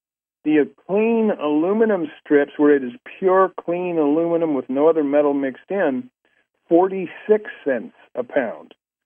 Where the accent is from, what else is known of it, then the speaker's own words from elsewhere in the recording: United States; I was embarrassed as an American that those are our best professional soccer players out there